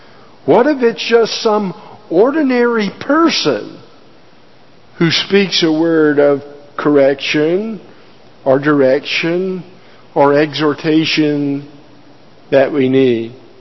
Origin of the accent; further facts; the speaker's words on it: Pensacola, Florida, United States; I grew up in Pensacola, and so as I go to beaches around the world, it's hard for things not to come into your mind.